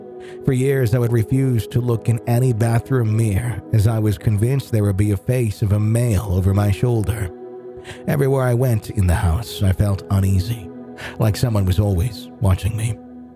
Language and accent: English; England, United Kingdom; also born or lived in London; When I was around 10, my parents and I moved from London down to the south coast of England.